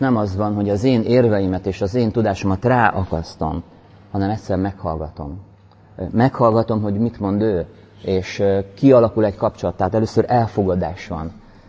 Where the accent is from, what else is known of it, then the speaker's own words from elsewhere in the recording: Szeged, Csongrád-Csanád, Hungary; én szegedi vagyok